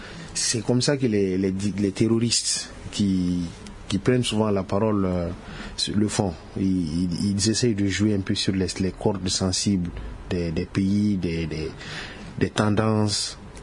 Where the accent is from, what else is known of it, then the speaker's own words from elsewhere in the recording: Mali; je l'ai toujours dit, moi en tant que Malien, je compte d'abord sur les forces que nous avons.